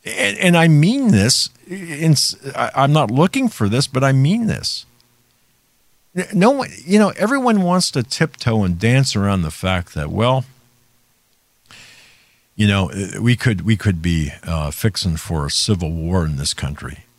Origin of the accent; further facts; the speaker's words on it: Pennsylvania, United States; But in Pennsylvania, my home state, they can't even count the votes in a Senate race with any degree of certainty within the time frame required.